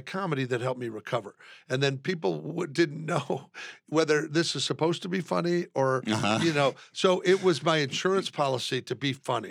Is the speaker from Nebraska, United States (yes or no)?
yes; Omaha, Nebraska, United States; also born or lived in Passaic, New Jersey; now in Austin, United States; I was born in Passaic, New Jersey, which I don't claim as my home, but most of my early years, formative years— at Beveridge and Burke and UNO and so forth, was Omaha.